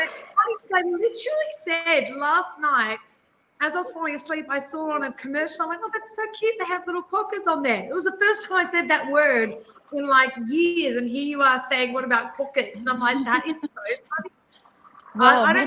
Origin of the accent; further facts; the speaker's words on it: Australia; you do as an Australian, you know, if you grew up a little bit out of the city